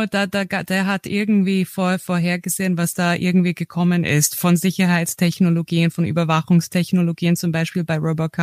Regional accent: United States; ich jetzt auch als Amerikanerin sehe immer wieder, wenn ich jetzt wieder in die USA fliege

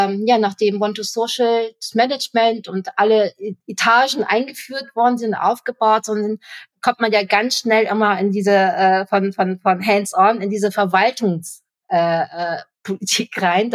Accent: Bremen, Germany; now in Munich, Germany; bin dann zurück nach Bremen, also ich komme aus dem Norden ursprünglich

